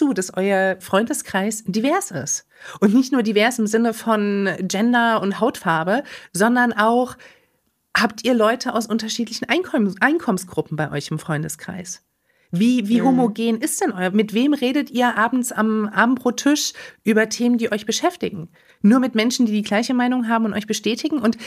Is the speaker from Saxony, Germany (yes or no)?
yes; Saxony, Germany; Aus der Nähe von Leipzig.